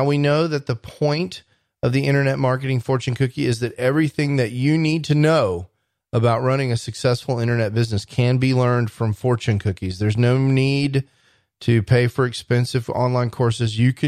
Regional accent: Dallas, Texas, United States; I'm your host from Dallas, Texas

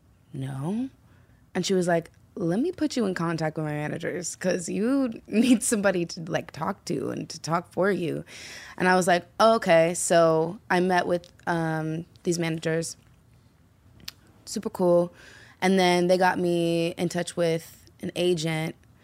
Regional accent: Arizona, United States; Because it was closer, because I'm from Arizona.

